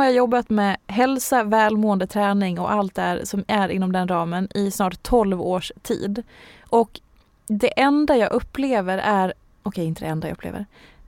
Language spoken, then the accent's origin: Swedish; Hedemora, Dalarna County, Sweden; Jag är ju från Hedemora, va?